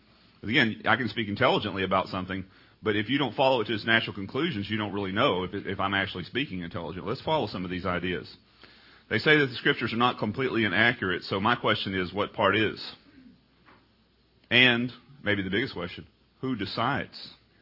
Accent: Texas, United States; I'm a redneck. You know, I'm from East Texas, and we just think real concretely.

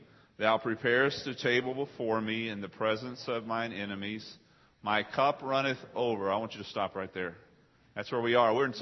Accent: Texas, United States; when I grew up in East Texas and fish in ponds, rivers, creeks, stuff like that.

